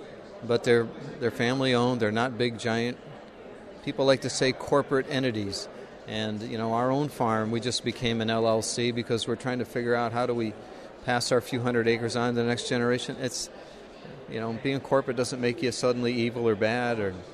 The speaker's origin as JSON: {"language": "English", "town": "Schoharie", "region": "New York", "country": "United States", "said": "Well, we're vegetable growers from Schoharie, New York. It's a family farm. We farm about 200 acres up there in the Schoharie Valley."}